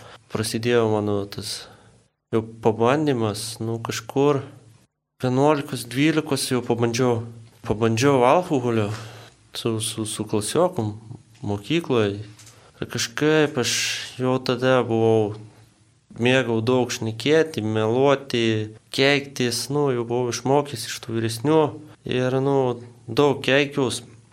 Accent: Kretinga, Klaipėda County, Lithuania; augau mažam kaimelį, Kretinguot, augau su... Mama alkoholikė, su patėviu.

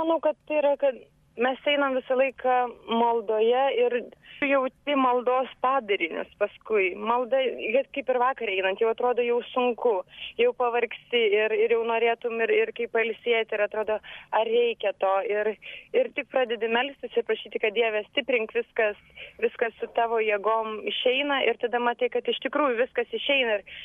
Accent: Klaipėda, Klaipėda County, Lithuania; Esu iš Klaipėdos ir čia mano jau trečioji kelionė.

